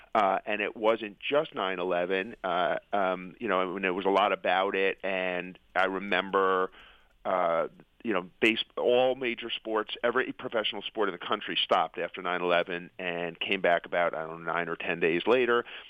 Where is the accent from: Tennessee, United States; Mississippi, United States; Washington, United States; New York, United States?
New York, United States; You know, I grew up in New York